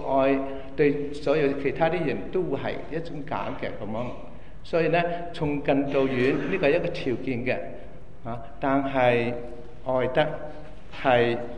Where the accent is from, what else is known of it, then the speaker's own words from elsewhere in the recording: China; 我们中国有很多好的传统